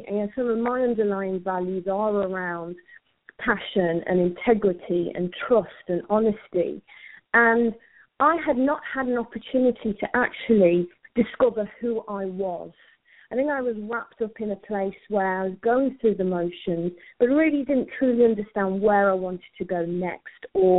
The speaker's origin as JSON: {"language": "English", "country": "United Kingdom", "tie": "born or raised there", "said": "some of the challenges that I faced being brought up in the UK as an Indian Sikh were around some of the cultural traditional things, gender expectations."}